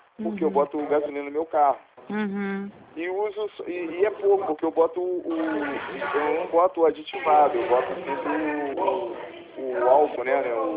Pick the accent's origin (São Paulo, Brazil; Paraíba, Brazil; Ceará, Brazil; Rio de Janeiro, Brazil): Rio de Janeiro, Brazil; Eu sou lá da Barra da Tijuca, cara.